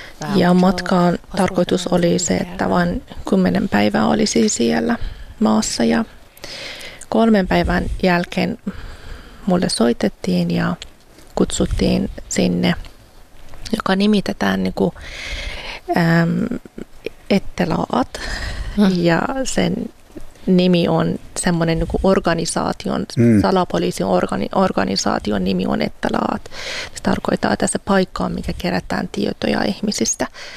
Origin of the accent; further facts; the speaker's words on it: Iran; now in Finland; Joo, me ollaan niin kuin kasvaneet niin kuin Iranissa, ihan joo. Iranin lännessä ja muutin Suomeen, eli kiintiöpakolaisena perheenä